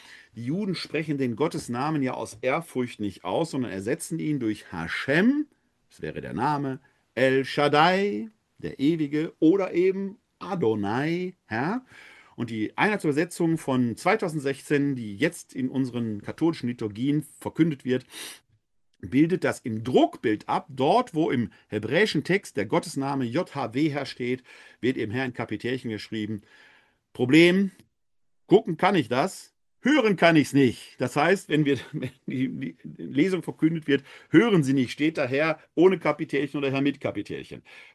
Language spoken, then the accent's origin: German; Essen, North Rhine-Westphalia, Germany; Meine Vorfahren waren Bauern über viele Jahrhunderte in Essen-Altendorf, wo ich herkomme. Das Haus, in dem ich groß geworden bin, mein Elternhaus